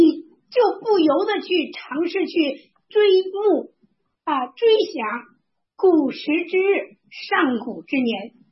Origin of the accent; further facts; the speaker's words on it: Hebei, China; 我从河北出来，